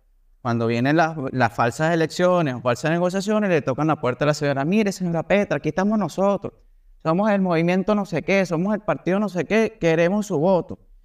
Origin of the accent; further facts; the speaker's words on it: Venezuela; en un momento yo como venezolano, como ciudadano, dije